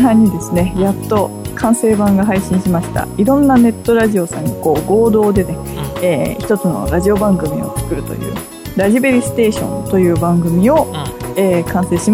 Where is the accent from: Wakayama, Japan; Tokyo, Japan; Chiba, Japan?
Chiba, Japan; 出身は千葉ですね、